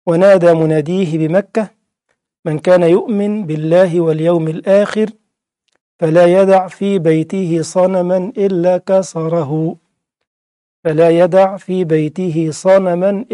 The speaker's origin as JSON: {"language": "Arabic", "country": "Egypt", "moved": "as an adult", "lives_now": "Germany", "said": "أنا مثلا من مصر لكنني مقيم الآن في ألمانيا، إقامتي في ألمانيا على صفة الدوام الآن"}